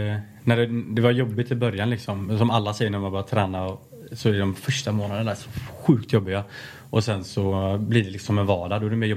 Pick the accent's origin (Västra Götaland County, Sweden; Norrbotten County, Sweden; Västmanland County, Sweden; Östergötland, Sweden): Västra Götaland County, Sweden; Alingsås; jag är halvdansk gubbe från Alingsås typ.